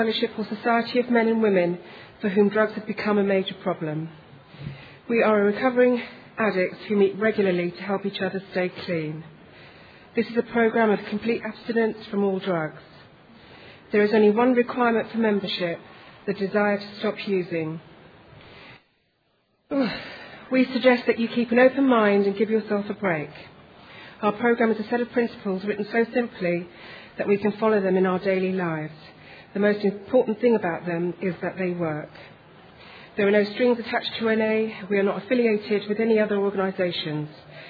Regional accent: London, United Kingdom; I'm an addict and I'm from London.

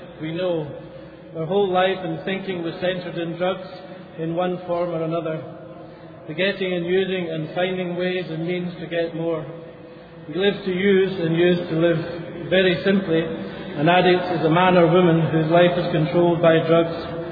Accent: Edinburgh, Scotland, United Kingdom; from Edinburgh in Scotland, and I'm an addict.

